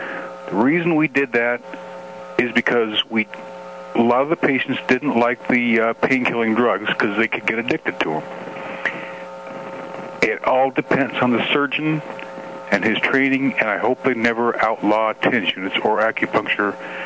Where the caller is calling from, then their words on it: Wyoming, United States; from Wyoming.